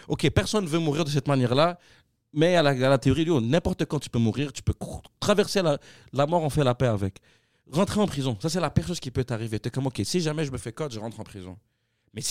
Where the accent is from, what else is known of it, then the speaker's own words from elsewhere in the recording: Quebec, Canada; accent: Quebecois; J'arrive, puis moi, mon petit accent québécois pour les désamorcer.